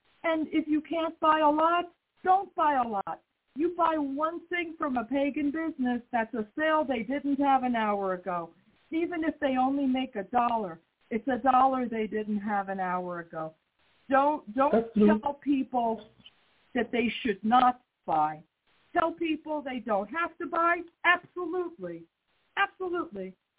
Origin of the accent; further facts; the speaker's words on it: New York, United States; moved away; You know, I was raised in New York. I had a really good education.